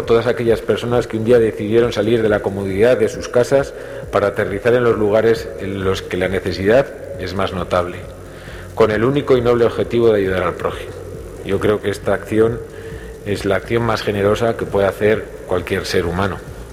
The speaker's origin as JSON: {"language": "Spanish", "town": "Burgos", "region": "Castile and León", "country": "Spain", "said": "me siento orgulloso de poder decir que soy burgalés"}